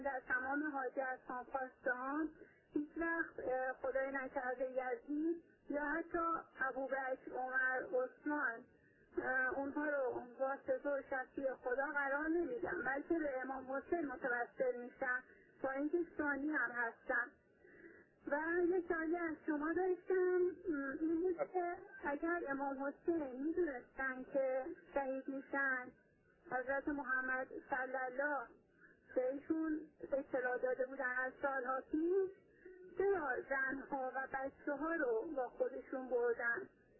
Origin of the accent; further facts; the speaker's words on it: southern, Iraq; از عراقم هستم، از عراق جنوب هستم، ولی چون دیگه تحصیل کرده دانشگاه هستم لهجه عربی نمیخوام صحبت کنم